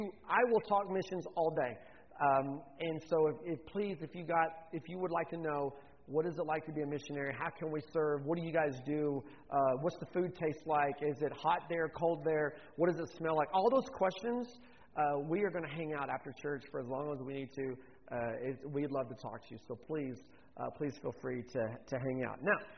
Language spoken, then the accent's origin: English; Oklahoma City, Oklahoma, United States; now in Panama; We live in the Republic of Panama. I'm from Oklahoma, from west of here, Oklahoma City area.